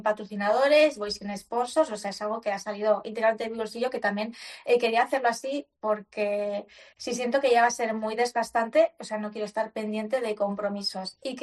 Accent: Spain

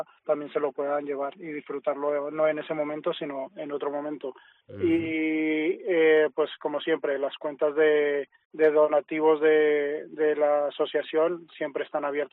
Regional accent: Colombia; now in Teruel, Spain; yo llegué hace 20 años a Teruel, soy de Colombia, y mi primer trabajo fue en un secadero de jamones.

